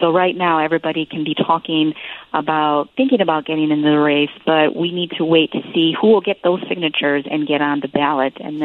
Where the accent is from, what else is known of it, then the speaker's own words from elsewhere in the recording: Chicago, Illinois, United States; I know for my mom, who came to this country from Mexico, her dream was to buy a home. I was born in Little Village, but then we moved to Brighton Park, where she bought her very first home.